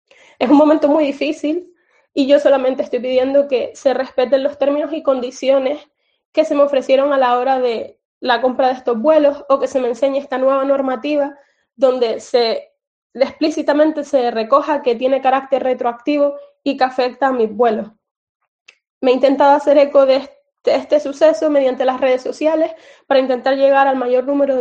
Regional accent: Spain; now in Ireland; soy una estudiante española que actualmente reside en Irlanda, donde estoy estudiando y finalizando mi doble grado en la Universidad de Dublín.

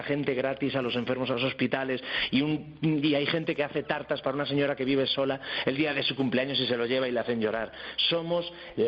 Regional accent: Galicia, Spain; Yo soy gallego, más gallego que cantante. Hablo de Galicia todo el día

